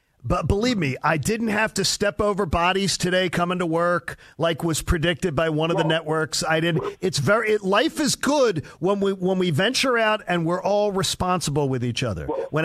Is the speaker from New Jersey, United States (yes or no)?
no; Broomall, Pennsylvania, United States; born or raised there